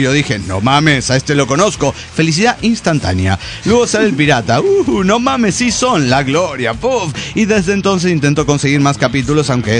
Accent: Celaya, Guanajuato, Mexico; Yo soy originario de Celaya, igual que la Blanca, mi melliza

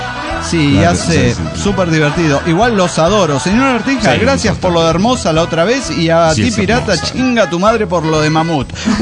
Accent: Juliaca, Puno, Peru; de Juliaca, Perú.

